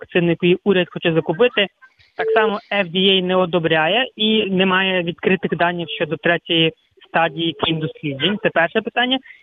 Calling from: Rivne Oblast, Ukraine; з Рівненщини.

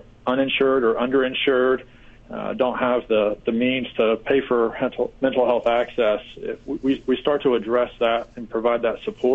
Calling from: Reno, Nevada, United States; I am actually in Reno at our main office today.

